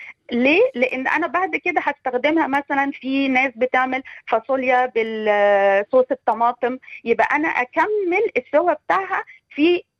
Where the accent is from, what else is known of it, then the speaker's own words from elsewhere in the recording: Egypt; وخاصة احنا كمصريين عندنا البقوليات بنعمل منها كذا